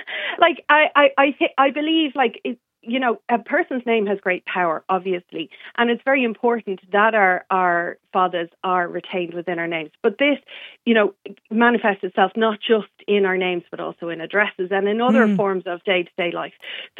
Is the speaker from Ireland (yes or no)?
yes; Ireland; And in the Irish state, we have three state languages. We have English, we have Irish, and we have Irish Sign Language.